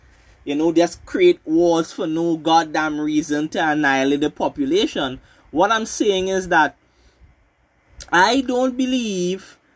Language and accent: English; Trinidad & Tobago; I could not like America as much as I want, being a Trinidadian person.